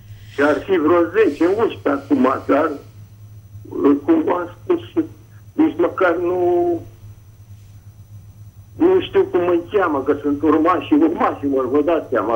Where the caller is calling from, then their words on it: Prahova, Romania; din Prahova și aș avea și o întrebare pentru doamna avocat